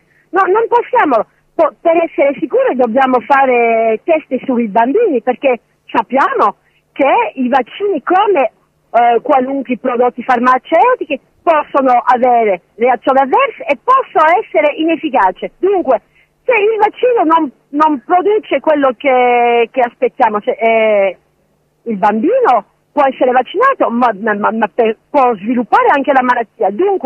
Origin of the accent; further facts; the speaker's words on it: France; vengo dalla Francia, oggi sono venuto in Italia